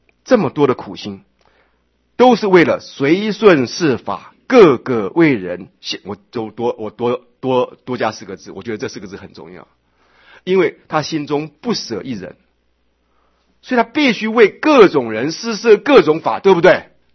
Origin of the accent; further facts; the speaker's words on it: Taiwan; 比咱们台湾的中国人还更像唐朝时候的中国人